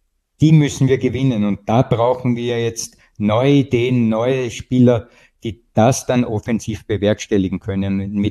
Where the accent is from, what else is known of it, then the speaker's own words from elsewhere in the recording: Austria; bei uns in Österreich nicht, weil sie gibt es nicht. Daher Frage, wie soll die neue offensive Ausrichtung Österreichs sein?